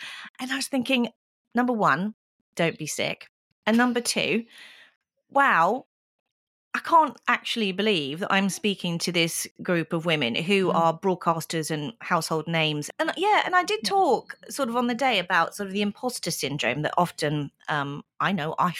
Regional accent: United Kingdom; I am a Brit.

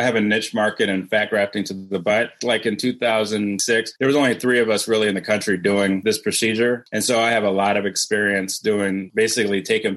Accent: Cleveland, Ohio, United States; now in Georgia, United States; I'm from Cleveland. You know, I came to Morehouse down here for college. I've fell in love with Atlanta. But then I went back up to Ohio to do my medical school and my training because that's where I'm from.

